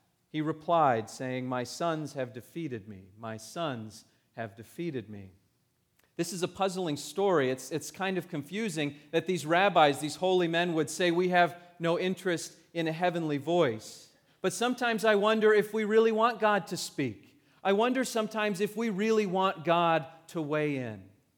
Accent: California, United States; When I was growing up, the church that I grew up in Southern California

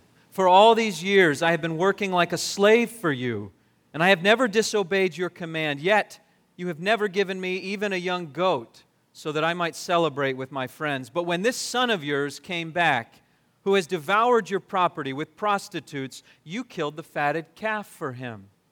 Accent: California, United States; I grew up in Southern California, and out west there's a chain of family restaurants called Marie Callender's.

